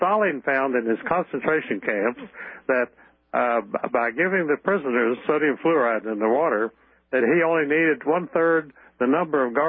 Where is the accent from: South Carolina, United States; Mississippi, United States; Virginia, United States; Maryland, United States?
Virginia, United States; A lot of the chemtrails come from fighter pilots in the Washington and Norfolk area that come right over my hometown right here in Virginia.